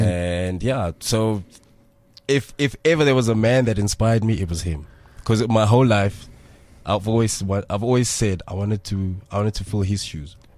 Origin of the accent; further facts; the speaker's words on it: Soweto, Gauteng, South Africa; if you look at pictures of the house we grew up in Zone 9, the old pictures of 4-bedroom house